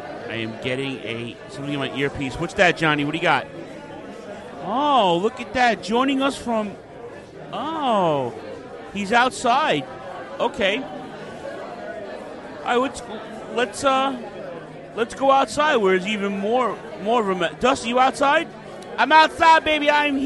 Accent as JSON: {"language": "English", "region": "Texas", "country": "United States", "said": "That's because I'm from Texas, Daddy. I got soul."}